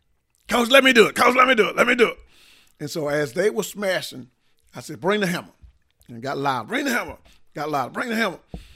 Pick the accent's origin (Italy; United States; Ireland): United States; Quitman, Georgia; I'm 56 years old, born and raised in Quitman, Georgia.